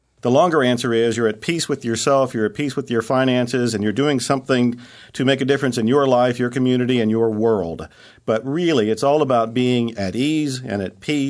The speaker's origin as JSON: {"language": "English", "region": "Ohio", "country": "United States", "tie": "born or raised there", "also_born_or_lived": "Texas", "moved": "as an adult", "said": "Born and raised in Ohio, worked on the railroad most of my life. I escaped Ohio when I was on unemployment, and I went to Texas."}